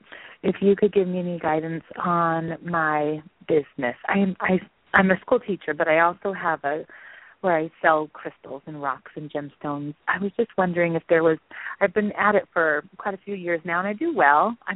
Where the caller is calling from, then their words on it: New Mexico, United States; I'm calling from New Mexico.